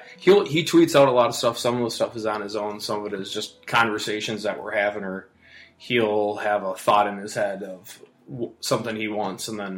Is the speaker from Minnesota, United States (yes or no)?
yes; Austin, Minnesota, United States; Grew up in Minnesota. Yep. Grew up in Minnesota, southern Minnesota, Austin. Spamtown, USA is what people know.